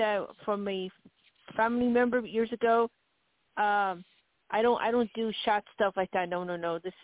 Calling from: Arizona, United States

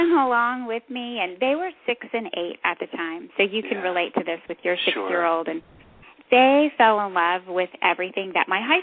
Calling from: Fredericksburg, Virginia, United States; We are in Fredericksburg, Virginia.

